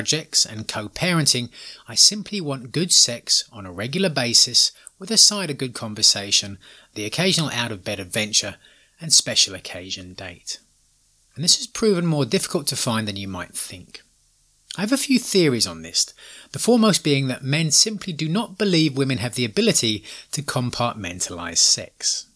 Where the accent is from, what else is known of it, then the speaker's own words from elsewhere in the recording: England, United Kingdom; growing up in England